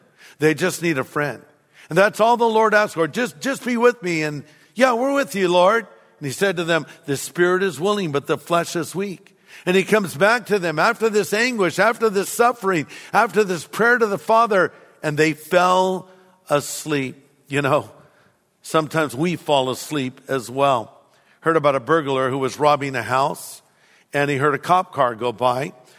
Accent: California, United States; well, officer, I'm from California. I didn't know.

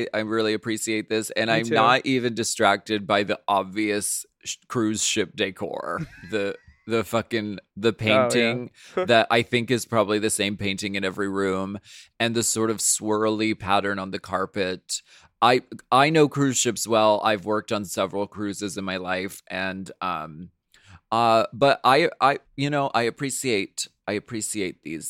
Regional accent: Toronto, Ontario, Canada; I'm from Toronto, Canada, and I've been a dancer with Royal Caribbean for almost 4 years now

